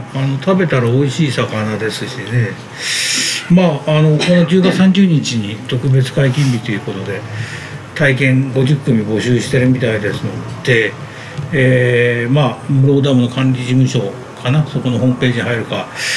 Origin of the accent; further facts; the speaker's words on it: Kanto, Japan; あの私たちも関東の人間なんで分からないですけど